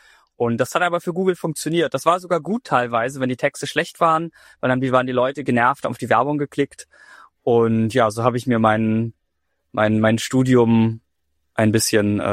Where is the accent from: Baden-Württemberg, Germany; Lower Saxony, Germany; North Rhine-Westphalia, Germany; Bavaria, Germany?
Lower Saxony, Germany; Lüneburg; Also Lüneburg ist meine Heimatstadt